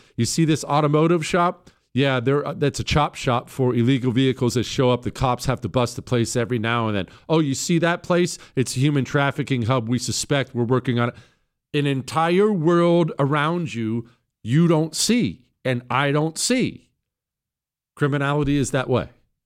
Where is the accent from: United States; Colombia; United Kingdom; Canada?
United States; Iowa; I'm originally from Northwest Iowa. Lived there 23 years.